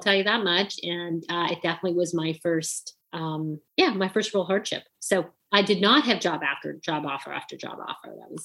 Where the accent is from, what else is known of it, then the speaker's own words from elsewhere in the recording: Canada; I go to a Canadian university called Western. I'm Canadian, if you can't tell.